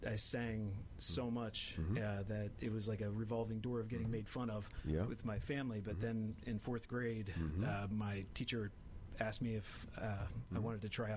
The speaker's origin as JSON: {"language": "English", "town": "Parkersburg", "region": "West Virginia", "country": "United States", "tie": "born or raised there", "said": "Parkersburg, West Virginia."}